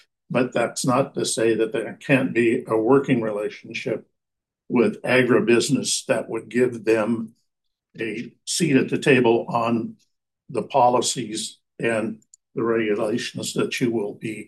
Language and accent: English; Bakersfield, California, United States; born there; I was born in Bakersfield. I'm a 4-H member.